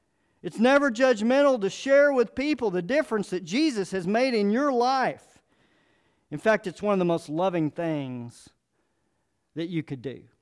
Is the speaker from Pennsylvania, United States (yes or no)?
no; North Arlington, New Jersey, United States; I grew up in North Arlington, and I learned that life was all about materialism, winning, partying, and sex.